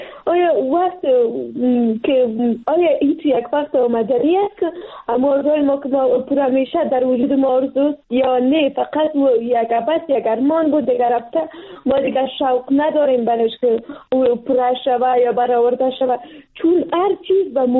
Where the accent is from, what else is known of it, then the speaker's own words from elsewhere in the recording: Afghanistan; ما پشتون هستیم و یا افغان هستیم